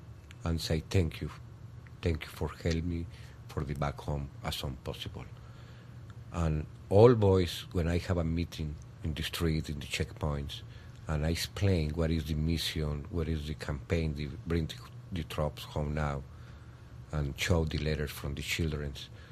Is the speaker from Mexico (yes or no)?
yes; Mexico; born there; English is a second language; I born in Mexico. And my son, too. All my family is from Mexico.